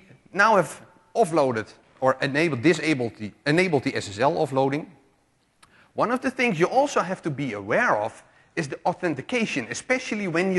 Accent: Netherlands; I come from the Netherlands. It's 8 p.m. there

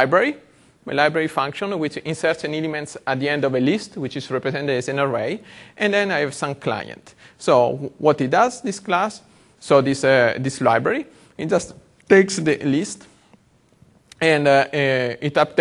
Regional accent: Italy; English is a second language; now in Redmond, United States; And as you can understand from my funny accent, from my red shoes, for those of you who can see them, and from my T-shirt, I'm Italian.

